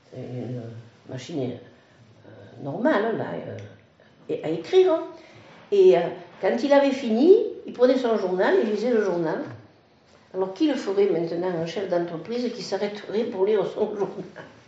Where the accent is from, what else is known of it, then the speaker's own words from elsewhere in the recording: Carpentras, Provence-Alpes-Côte d'Azur, France; born there; moi je suis née à Carpentras